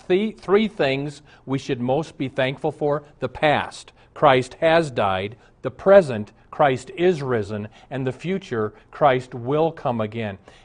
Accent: Omaha, Nebraska, United States; When I was a little Lutheran boy growing up in Omaha, all of us kids went to Lutheran church because Mom was Lutheran, Dad was Catholic, and he went to church every Sunday too.

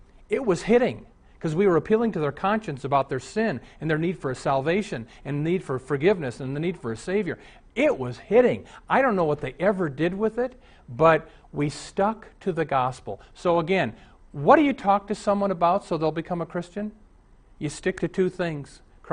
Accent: Omaha, Nebraska, United States; When I was raised in Omaha, two of my buddies were atheists, David and Jeff.

